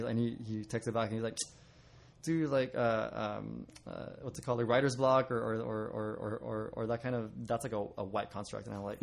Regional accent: Nevada, United States; I feel like I'm lucky that I grew up in the, you know, here, and I grew up in the Nevada

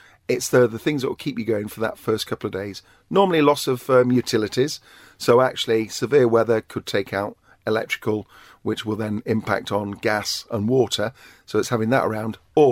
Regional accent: United Kingdom; Again, being British, we've got the good old Dunkirk spirit.

